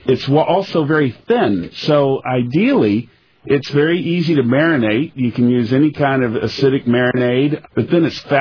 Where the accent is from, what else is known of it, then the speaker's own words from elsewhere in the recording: Texas, United States; Indeed, I am.